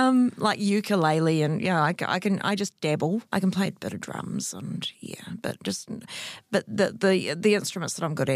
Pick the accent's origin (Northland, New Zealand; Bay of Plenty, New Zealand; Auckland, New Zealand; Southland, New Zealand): Southland, New Zealand; Invercargill; I'm from Invercargill, and as most people know, Southland is well known for its country music.